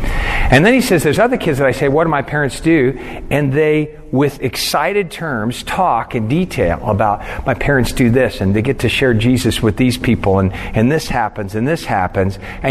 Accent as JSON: {"language": "English", "country": "Philippines", "tie": "born there", "said": "I was born in the Philippines. My parents were missionaries there for 10 years."}